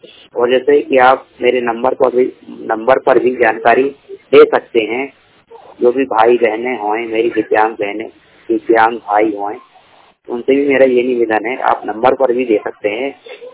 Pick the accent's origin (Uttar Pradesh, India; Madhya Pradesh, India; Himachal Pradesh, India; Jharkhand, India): Madhya Pradesh, India; Bhopal; मैं भोपाल जिले का रहने वाला हूँ।